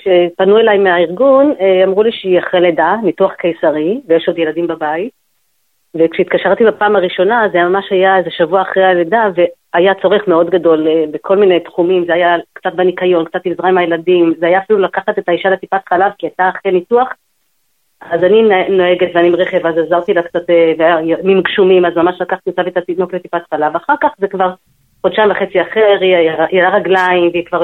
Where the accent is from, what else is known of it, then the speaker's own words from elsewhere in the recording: Tel Aviv, Tel Aviv District, Israel; אני מתל אביב.